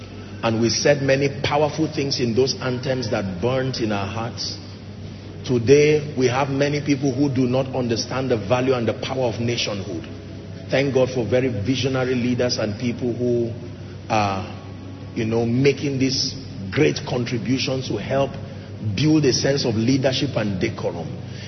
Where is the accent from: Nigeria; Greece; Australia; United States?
Nigeria; And I understand the dynamics of politics, I'm a Nigerian.